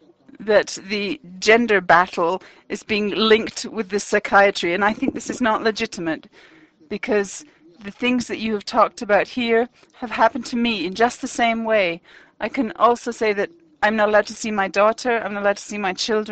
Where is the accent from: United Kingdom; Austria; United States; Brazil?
Austria; I'm a psychologist and I come from Austria